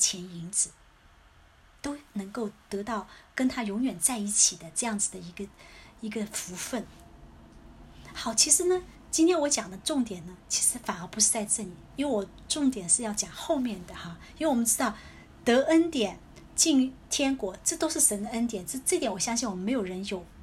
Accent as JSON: {"language": "Chinese", "country": "United States", "said": "对我们美国人来说，在美国工作也好，在中国经历过这个工作也好"}